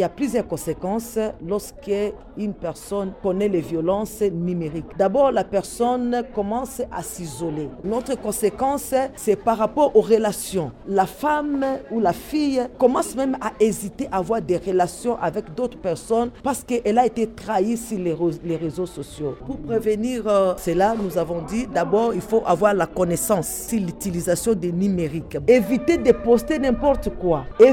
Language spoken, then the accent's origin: French; Bukavu, South Kivu, DR Congo; Ce n'est pas seulement chez nous à Bukavu ou dans notre pays, le Congo, mais dans le monde entier.